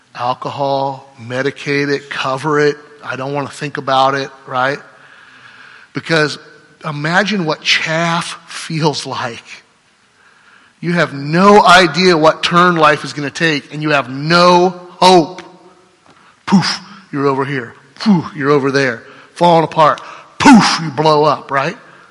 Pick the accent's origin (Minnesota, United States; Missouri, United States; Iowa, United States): Iowa, United States; Cedar Rapids; Cedar Rapids is a smaller, it's big because we're from Iowa, but it's a small town, but it's not really rural.